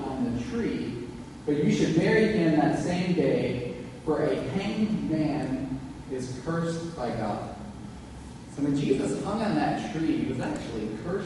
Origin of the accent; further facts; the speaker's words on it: Australia; But I come from Australia, that's where I was born, and into India.